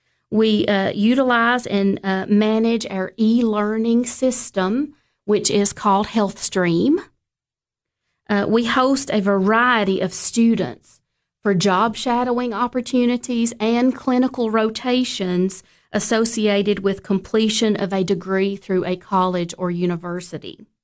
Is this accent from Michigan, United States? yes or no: no; Smithfield, Tennessee, United States; I was born and raised in Smithfield, Tennessee.